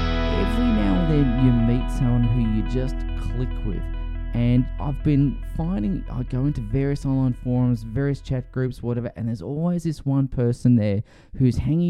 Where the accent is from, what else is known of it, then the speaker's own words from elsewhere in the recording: Australia; as an Australian